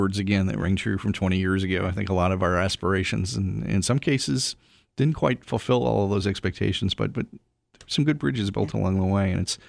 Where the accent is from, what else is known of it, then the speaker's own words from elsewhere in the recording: Howard, Wisconsin, United States; I grew up in Howard, Swamico, so I know the neck of the woods, lay of the land there pretty well.